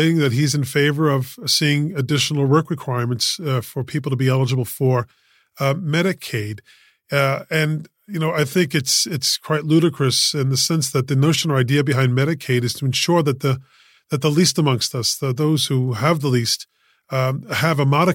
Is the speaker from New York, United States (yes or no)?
yes; Queens, New York, United States; Yeah, I was born and raised in Queens, in Elmhurst, in St. John's Hospital on Queens Boulevard. It's no longer there, but I've been a lifelong resident of Queens County and of New York City.